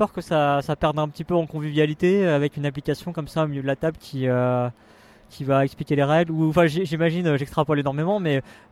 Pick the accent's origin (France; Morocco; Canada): France; Parce que nous on est des Français, on ne sait pas parler anglais.